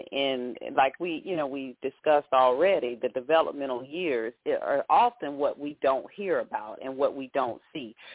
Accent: Atlanta, Georgia, United States; we know, and I'm from Atlanta

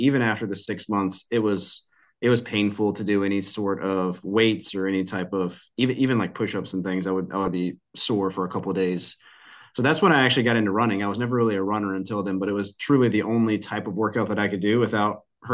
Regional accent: Newport News, Virginia, United States; So I grew up in Newport News. I went to college at Christopher Newport University and then, yeah, found this job coming out of college.

